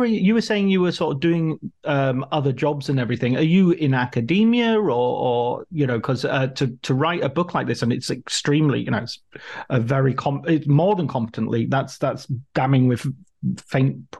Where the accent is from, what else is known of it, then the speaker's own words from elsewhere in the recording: England, United Kingdom; and he heard my accent and he was like, oh, where are you from? England.